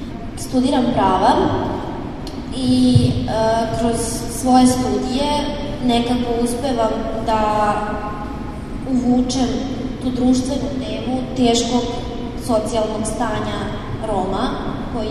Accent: Niš, Nišava District, Serbia; dolazim iz Niša. Imam 23 godine i pre svega sam žena, aktivistkinja, Romkinja i ponosim se time.

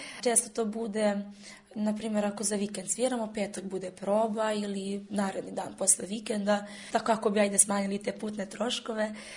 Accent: Arilje, Zlatibor District, Serbia; ja sam odrasla u kraju u Arilju, gde, da kažem, i dominira ta tradicionalna muzika, gde je blizu guča i sabor truvača

